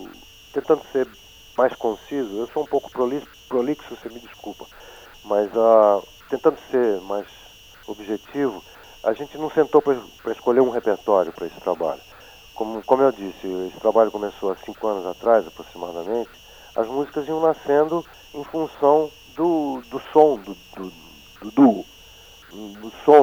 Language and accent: Portuguese; São Paulo, Brazil; born there; eu sou nasci em São Paulo, na Canção da Sede de São Paulo.